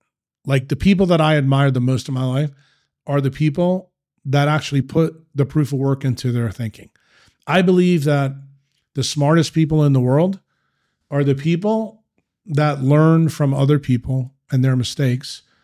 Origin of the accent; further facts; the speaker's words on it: New York, United States; because I told you the story with me growing up in New York.